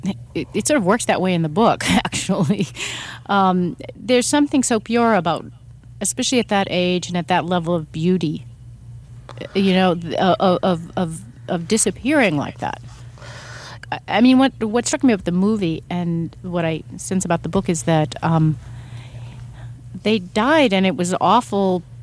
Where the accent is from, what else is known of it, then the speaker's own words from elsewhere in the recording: California, United States; Yeah, although I'm from Northern California.